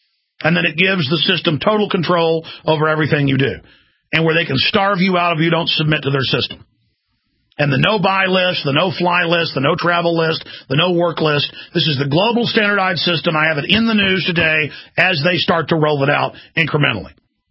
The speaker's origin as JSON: {"language": "English", "town": "Dallas", "region": "Texas", "country": "United States", "tie": "born or raised there", "said": "I grew up in Dallas, folks. Believe me, I've seen it. I mean, I lived in a middle class, upper middle class neighborhood."}